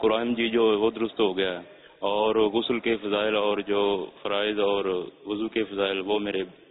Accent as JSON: {"language": "Urdu", "town": "Okara", "region": "Punjab", "country": "Pakistan", "said": "میں ضلع اکاڑا اجرا شام کیم سے یہاں ہوں"}